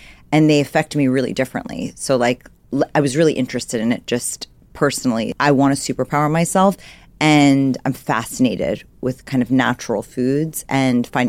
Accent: New York City, New York, United States; moved away as an adult; also born or lived in Los Angeles; So I'm from New York City. That's where I grew up. And then actually went to USC for college. So I was out

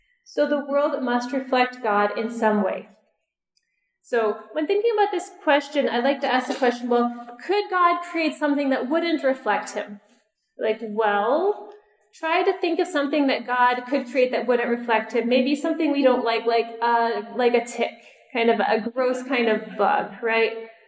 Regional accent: Canada; now in United States; So I grew up actually further north. I'm not a native Texan. You can hear that in my voice immediately, right? 8 years in Texas, so I've learned about it, but I grew up in Canada on a farm.

